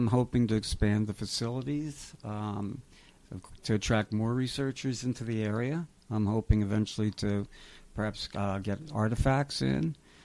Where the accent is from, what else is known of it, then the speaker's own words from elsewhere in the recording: New Jersey, United States; I grew up in New Jersey, and it was similar.